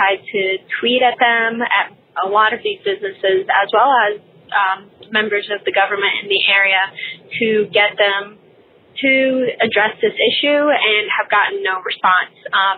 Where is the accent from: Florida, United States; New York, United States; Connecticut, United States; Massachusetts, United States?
Massachusetts, United States; Boston; I'm from Boston, Massachusetts.